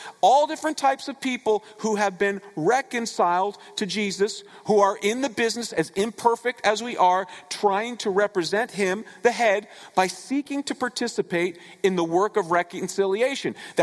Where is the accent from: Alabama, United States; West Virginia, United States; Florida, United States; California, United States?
Florida, United States; also born or lived in Connecticut; As many of you guys know, I was born here in Connecticut, but at age 9, moved to South Florida.